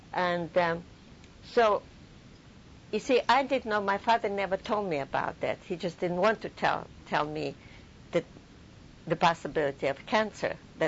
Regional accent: Harbin, Heilongjiang, China; English is a second language; I came from Harbin.

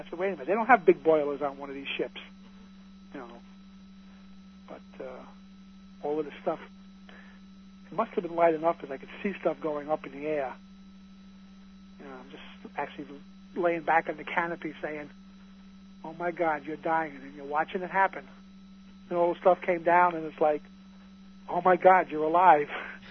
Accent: New York, United States; I was from New York, so I was a bum.

